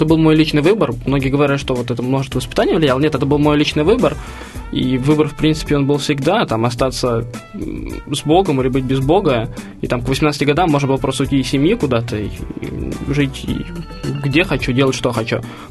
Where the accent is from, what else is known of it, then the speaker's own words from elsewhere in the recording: Moscow, Russia; Я коренной москвич.